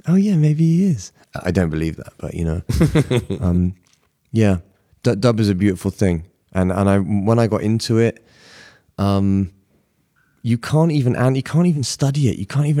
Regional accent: Bristol, South West England, United Kingdom; I was living by the seaside in the outskirts of Bristol.

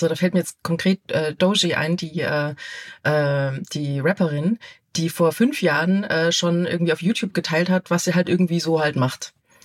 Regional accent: eastern Germany, Germany; Ich komme aus Ostdeutschland, meine Mutter war Ingenieurin, mein Opa auch.

